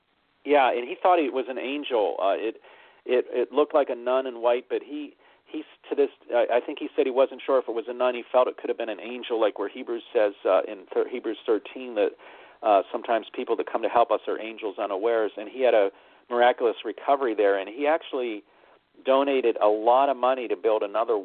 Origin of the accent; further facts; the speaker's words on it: Pittsburgh, Pennsylvania, United States; as you know, I grew up in Pittsburgh and as a Catholic boy, and we had a lot of Catholic hospitals there